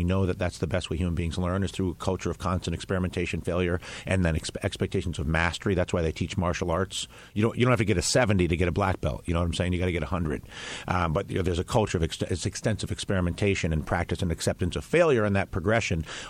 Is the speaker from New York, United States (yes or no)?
yes; Saranac Lake, New York, United States; also born or lived in California / Colorado; my hometown of Saranac Lake, which is 6,000 people. It's about an hour south of Canada. And it's in addition to some time out in California and Colorado in my early childhood where I grew up. It's a small town in America.